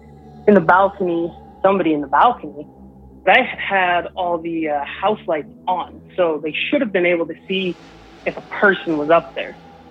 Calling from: Idaho, United States; calling from Southeast Idaho.

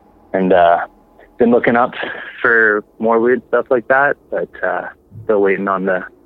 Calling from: Summerland, British Columbia, Canada; I'm calling from Summerland.

